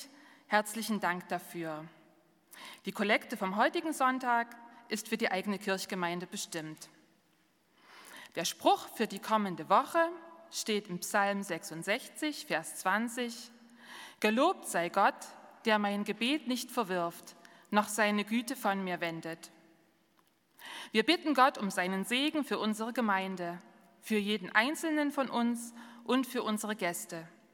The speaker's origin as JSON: {"language": "German", "town": "Dittersdorf", "region": "Saxony", "country": "Germany", "said": "ich bin ja auch aus Dittersdorf, nicht aus Amtsberg, sondern aus Dittersdorf"}